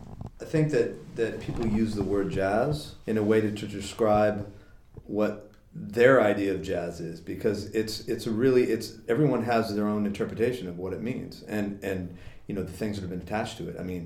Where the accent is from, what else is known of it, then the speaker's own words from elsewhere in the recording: Spokane, Washington, United States; moved away as an adult; also born or lived in Anaheim, United States; Well, originally, I was born in Anaheim. I left there when I was about 7 years old. So I think that, you know, I spent half my childhood in Spokane, Washington, near where my father's family was from, in Montana.